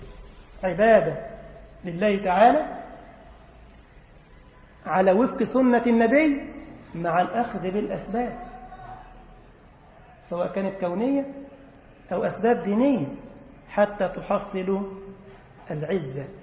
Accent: Egypt; اللهم جنب بلدنا مصر الفتن ما ظهر منها وما بطن.

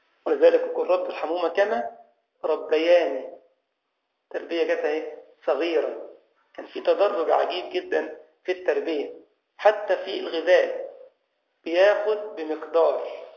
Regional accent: Egypt; بنسميه عندنا في مصر سرسوب

